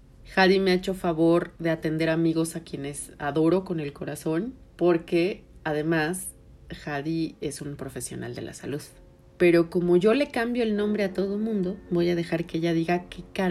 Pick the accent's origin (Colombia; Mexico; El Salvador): Mexico; Mexico City; Soy chilanga.